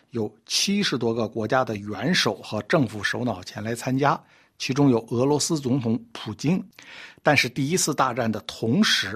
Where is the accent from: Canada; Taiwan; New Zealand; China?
China; 我们在中国长大的一代人